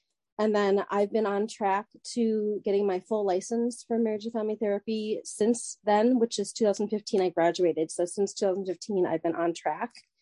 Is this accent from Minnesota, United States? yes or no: yes; Minneapolis, Minnesota, United States; also born or lived in South Korea; So I'm not native Minnesota. I was born in South Korea, but grew up in Minneapolis, Minnesota for pretty much my whole life.